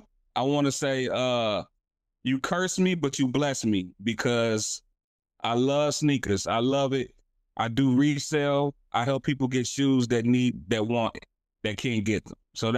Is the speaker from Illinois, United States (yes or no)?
yes; Illinois, United States; We grew up together in the Wild Hunnets. We went to Julia together.